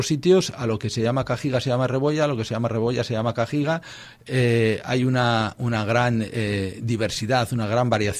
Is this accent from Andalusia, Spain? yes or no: no; Cantabria, Spain; accent: montañés; este caso le hemos querido hacer un guiño al patrimonio cultural inmaterial que supone nuestras palabras, nuestro dialecto montañés.